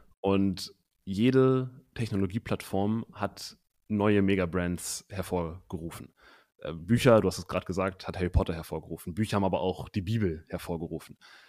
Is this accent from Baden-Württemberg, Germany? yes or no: no; Hamburg, Germany; Ich komme aus Hamburg, bin jetzt gerade in Lübeck bei meiner Familie